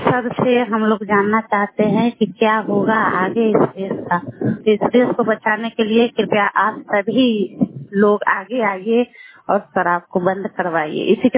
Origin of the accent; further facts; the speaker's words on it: Bihar, India; बकरोहर पंचायत से हूँ